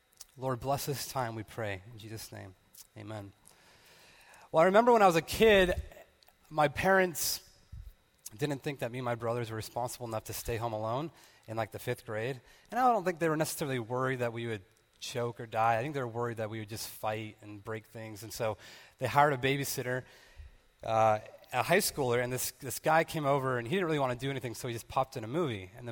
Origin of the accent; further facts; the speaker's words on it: California, United States; And so just like I was raised in California